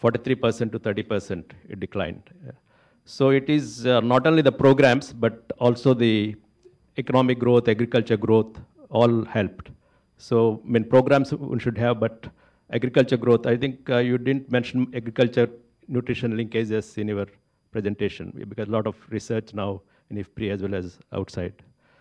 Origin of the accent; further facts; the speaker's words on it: India; from India.